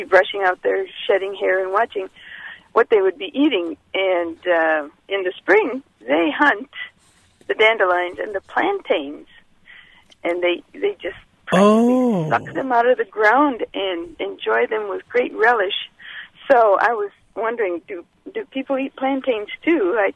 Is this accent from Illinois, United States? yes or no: yes; Illinois, United States; I grew up near Chicago, and my family didn't do greens very much. But since moving to the country, it's been interesting for me